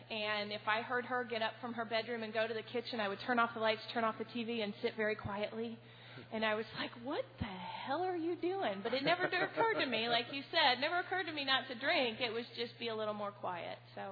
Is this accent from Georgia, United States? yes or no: no; Kansas City, Missouri, United States; I'm an alcoholic from the Kansas City metro area.